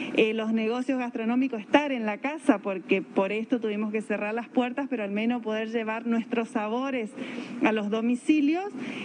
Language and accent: Spanish; Chaco, Argentina; porque nosotros somos chaqueños